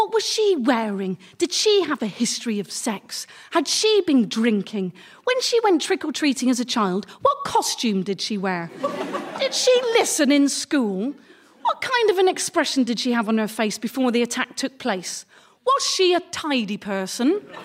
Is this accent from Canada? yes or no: no; Gloucester, South West England, United Kingdom; we were driving around my hometown of Gloucester, and Dad was pointing out like all the landmarks and places of interest.